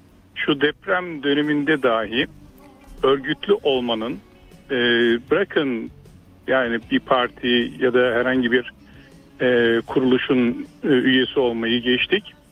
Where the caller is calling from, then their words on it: Istanbul, Turkey; İstanbul'dan.